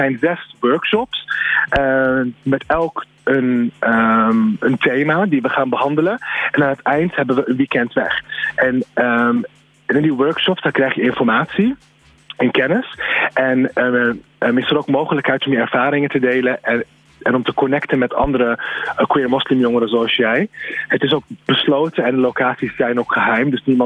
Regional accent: Amersfoort, Utrecht, Netherlands; Ik kom uit Amersfoort en ik ken daar heel veel mensen. En ik ben mijn vrijwilligerswerk ben ik in Amersfoort gestart.

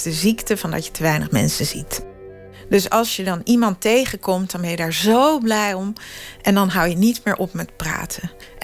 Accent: Sweden; Ik kom uit Zweden.

